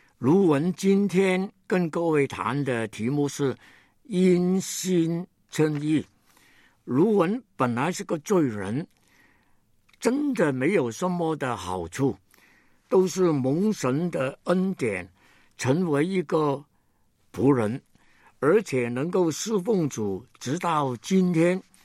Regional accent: China; 我们中国人呢，按圣经的理论呢，也是外邦人

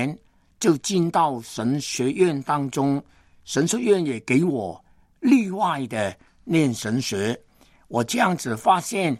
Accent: Hong Kong; also born or lived in Guiyang; 我在香港出生，年小的时间非常非常年幼，曾经逃难去到中国最穷苦的地方，贵州的贵阳，那里住了一段的时间，可以说是某些程度上面失学，没有念好好的念书。那么我是在香港出生的

